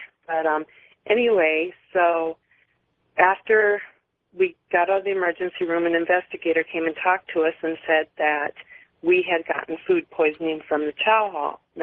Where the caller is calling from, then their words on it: Daytona Beach, Florida, United States; Daytona Beach.